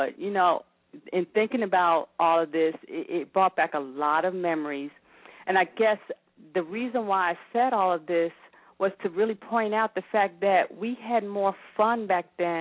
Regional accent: New York, United States; And one, in growing up in New York, I don't know if you remember, do you remember Playland?

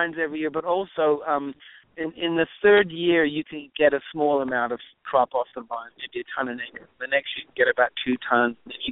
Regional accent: New Zealand; also born or lived in Connecticut / Caribbean / Massachusetts / Hollywood; now in Phoenix, United States; I was born in Connecticut. I lived in the Caribbean. I lived in Massachusetts. I grew up in New Zealand. I lived 20 years in Hollywood making movies. I live in Phoenix

